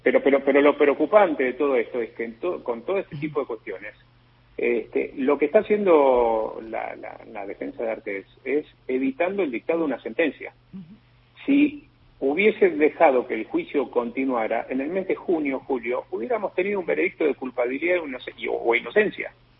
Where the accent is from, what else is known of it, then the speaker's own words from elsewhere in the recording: Argentina; yo soy un abogado argentino, no estoy habilitado para actuar como abogado en Brasil